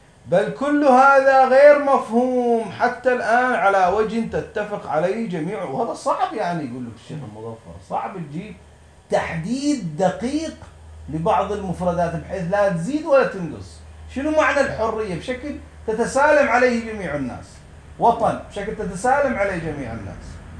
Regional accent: Qatif, Eastern Province, Saudi Arabia; وإحنا الحين تعال زينة في البلد عندنا في القطيف

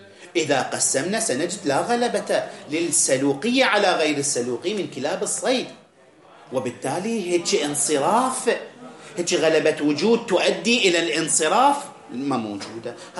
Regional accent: Iraq; إحنا عندنا الآن مثلا بالعراق، الآن بالفرات الأوسط

